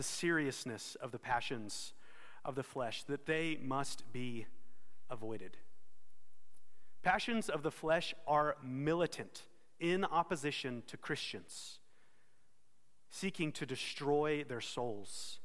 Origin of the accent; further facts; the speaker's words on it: Texas, United States; Again, as a Texan, I don't understand it, but I've seen it.